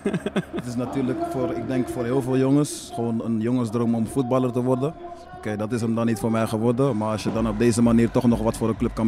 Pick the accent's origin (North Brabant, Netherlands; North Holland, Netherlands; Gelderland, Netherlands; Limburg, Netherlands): North Holland, Netherlands; Amsterdam; Maar dit is toch mijn thuisstad. En ik denk dat ik, zeg maar, Amsterdam nog nooit op deze manier heb meegemaakt.